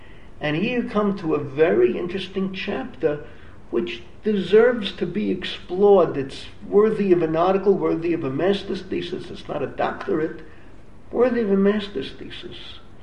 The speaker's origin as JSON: {"language": "English", "country": "United States", "tie": "born or raised there", "said": "And then I'm an American-born kid. We grew up, we achieved."}